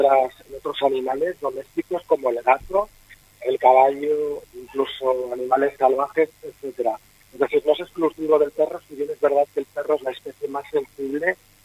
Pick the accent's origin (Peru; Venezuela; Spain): Spain; Sí, soy español.